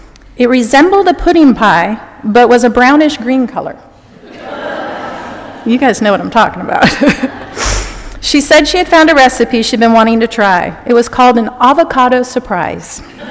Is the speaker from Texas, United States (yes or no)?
no; North Dakota, United States; we were both Lutheran, and we were both from the Midwest. Karen from her beloved Minnesota, and I was from North Dakota.